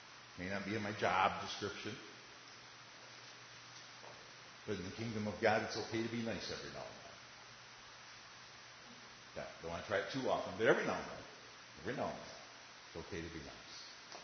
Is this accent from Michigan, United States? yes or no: yes; Michigan, United States; I mean, I'm from Michigan. I understand. You only have so many play days in the summer.